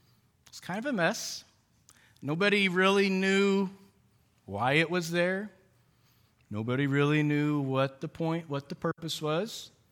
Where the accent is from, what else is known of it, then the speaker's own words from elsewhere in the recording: Holdenville, Oklahoma, United States; I grew up in Holdenville. I've been in Oklahoma most of my life.